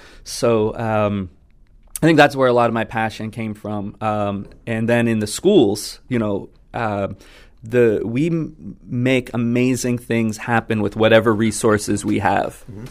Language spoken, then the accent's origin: English; Massachusetts, United States; I mean, so I grew up on the South Shore